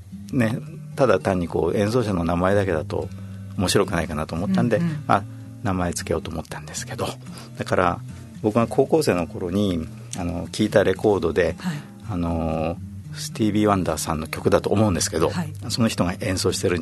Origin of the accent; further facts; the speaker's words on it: Aomori, Japan; 僕の出身地の近くの方言に近くなっちゃったんですね、青森なんですけどね